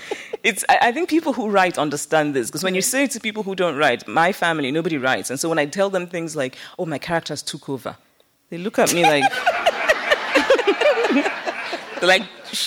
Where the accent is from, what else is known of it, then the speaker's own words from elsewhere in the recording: Nigeria; But growing up in Nigeria, I didn't think I could ever earn a living from writing.